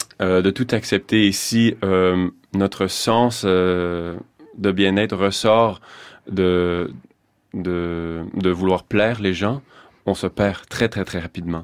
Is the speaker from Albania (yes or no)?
no; Canada; Je suis retourné chez nous, au Canada